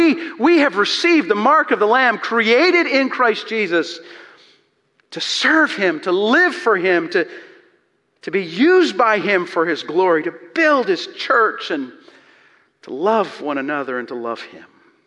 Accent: Canada; this is crazy because I'm Canadian, but I'm watching the election news

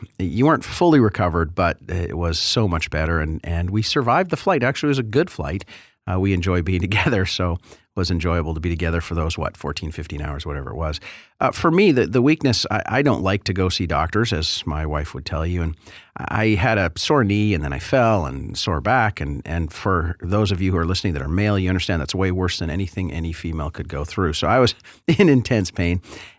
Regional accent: Canada; being Canadian and thinking like a Canadian

